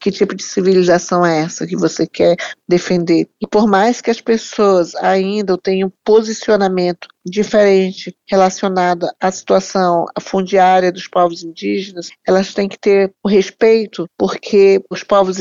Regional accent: Amazon, Brazil; Eu sou da Amazônia, eu vim de lá com esse pensamento

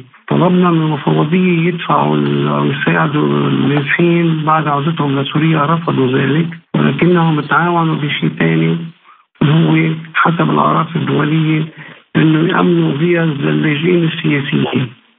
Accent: Lebanon; لما نحن كدولة لبنانية نستوفي بعض البنود

